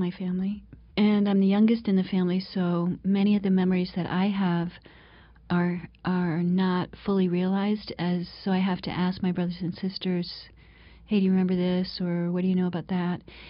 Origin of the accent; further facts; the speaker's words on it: Clayton, New York, United States; Oh, I grew up in the St. Lawrence River in this little town called Clayton, where my father came from, and his father and my great grandfather